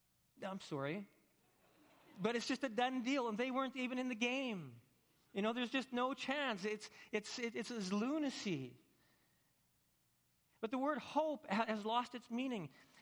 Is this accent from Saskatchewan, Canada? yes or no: yes; Saskatchewan, Canada; I'm from Saskatchewan